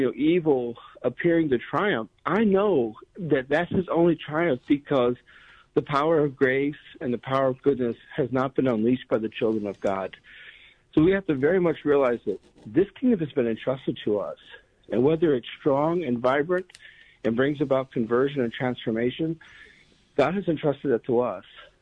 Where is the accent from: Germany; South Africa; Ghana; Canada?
Germany; I grew up in what was then West Germany during the Cold War. My father was in the military